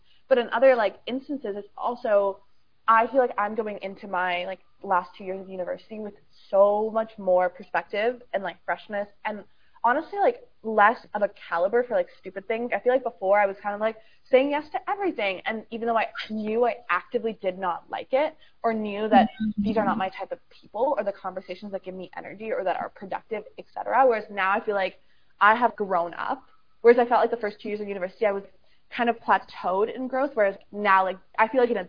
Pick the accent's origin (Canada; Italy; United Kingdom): Canada; now in United States; I'm an international student in the U.S., but like I'm from Canada.